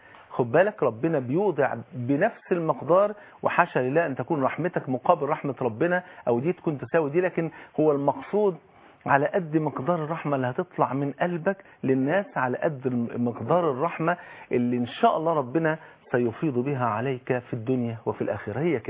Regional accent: Egypt

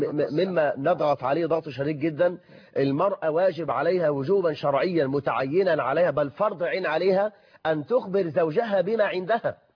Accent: Egypt; بلدنا مصر

